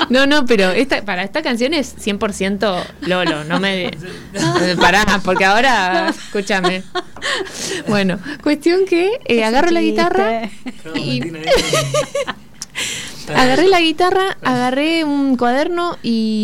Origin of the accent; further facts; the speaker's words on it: La Rioja, Argentina; also born or lived in Buenos Aires; En realidad nací acá en Buenos Aires, pero sí, a los meses me fui a vivir a La Rioja porque ahí ya vivían mis papás. Entonces, ahí me crié.